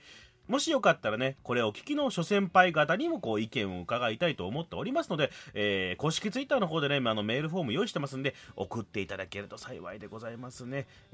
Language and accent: Japanese; Fukuoka, Japan; こっち博多っ子ですからね